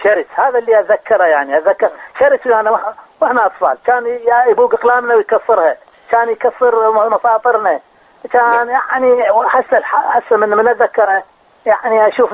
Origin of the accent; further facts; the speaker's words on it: Amarah, Maysan, Iraq; also born or lived in Karrada, Baghdad; الحقيقي مواليد 43 لكن بالجنسية مواليد 37. أنا ولو من الجنوب من العمارة